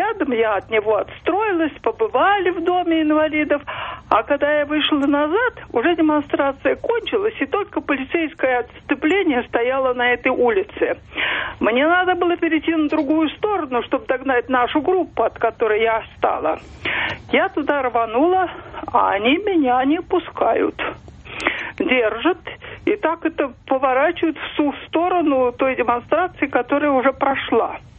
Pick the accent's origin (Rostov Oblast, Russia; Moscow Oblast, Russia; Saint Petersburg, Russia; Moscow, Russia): Saint Petersburg, Russia; я из Петербурга. В 2004 году мне было 66 лет